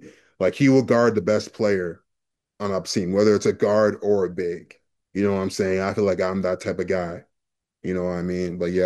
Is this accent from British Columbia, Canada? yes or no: no; Toronto, Ontario, Canada; Yeah, I'm from Toronto and stuff